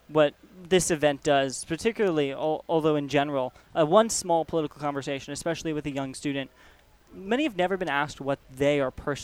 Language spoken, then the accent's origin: English; New Jersey, United States; Yeah, I am originally from New Jersey. Now I go to school up in Vermont at Middlebury College.